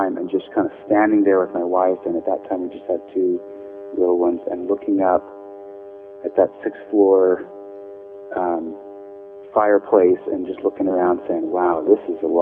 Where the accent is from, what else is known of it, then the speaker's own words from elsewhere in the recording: the West, United States; I grew up going to Disneyland in California. I grew up in the West